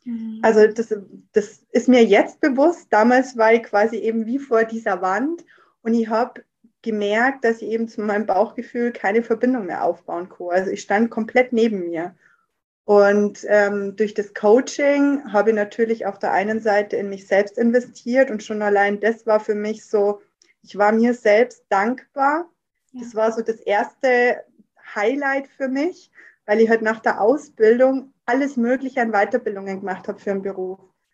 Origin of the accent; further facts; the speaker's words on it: Bavaria, Germany; 34, bin aus Oberbayern, in der Nähe aus Rosenheim und bin im Online-Marketing bei einer Versicherung.